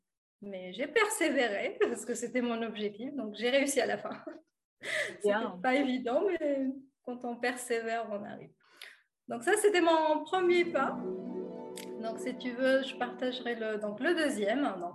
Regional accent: Tunisia; moved away as an adult; c'était de quitter mon pays d'origine qui est la Tunisie. Donc, j'ai fait ça à l'âge de 25 ans.

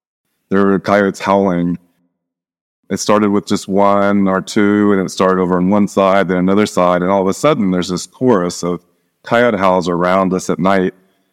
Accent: Kansas, United States; as a small boy, I grew up in Kansas, a little tiny town, little small town in rural Kansas.

